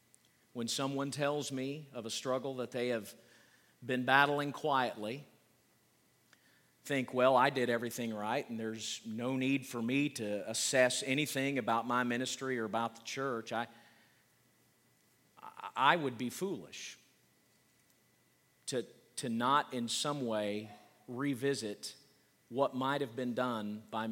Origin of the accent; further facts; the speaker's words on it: Oklahoma, United States; I could go out onto our front porch at my home where I grew up in Oklahoma, and I couldn't see a house anywhere.